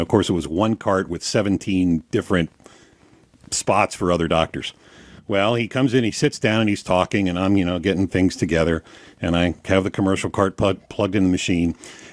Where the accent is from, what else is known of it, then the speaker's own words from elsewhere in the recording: Cincinnati, Ohio, United States; And, you know, I'm the guy from Cincinnati. I took German in school